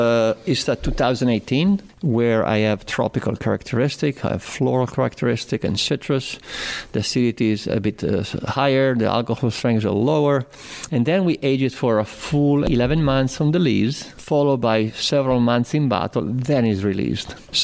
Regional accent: Piedmont, Italy; Growing up in Piemonte, my father was a winemaker there.

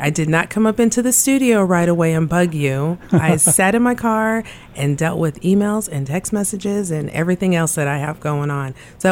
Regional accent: Glendale, United States; because I grew up in Glendale in the 80s. I was a teen.

